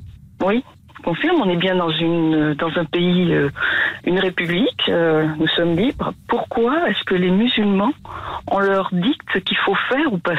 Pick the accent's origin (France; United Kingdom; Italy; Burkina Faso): France; Moi, je suis née en France, j'ai toujours été ici